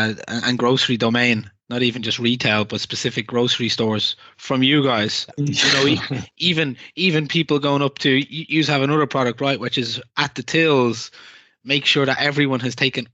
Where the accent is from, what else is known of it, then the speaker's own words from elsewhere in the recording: Ireland; accent: Irish; sorry, my Irish accent kicking in there.